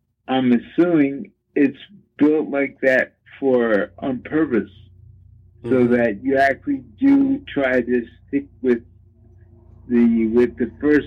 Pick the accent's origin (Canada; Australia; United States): United States; Brooklyn, New York; I'm from Brooklyn. I was living in Brooklyn. And I've since moved upstate New York.